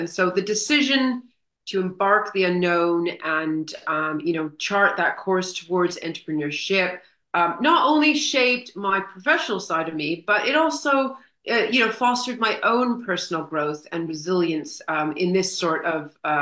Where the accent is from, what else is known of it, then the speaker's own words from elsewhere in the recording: Canada; now in United Kingdom; I'm a Canadian native. I've been in the UK for the last 25 years.